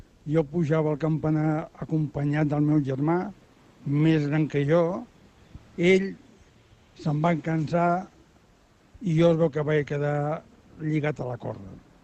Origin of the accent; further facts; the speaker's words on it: Tarragona, Catalonia, Spain; com a tarragoní, com a campaner i veí de la catedral.